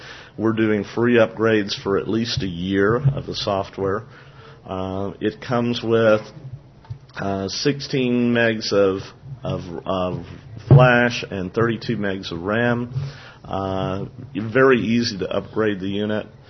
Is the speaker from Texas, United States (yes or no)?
yes; Austin, Texas, United States; I work, and I'm from Austin, Texas. So I'm the sales rep in Texas for Sighted Electronics.